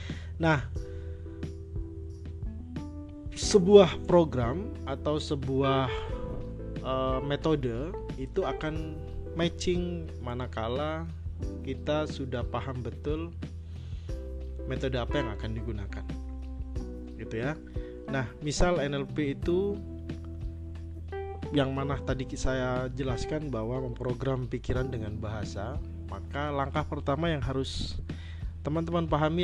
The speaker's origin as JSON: {"language": "Indonesian", "town": "Surabaya", "region": "East Java", "country": "Indonesia", "accent": "medok", "said": "Saya dari Surabaya. Kelihatan bahasanya, logatnya masih mendok banget."}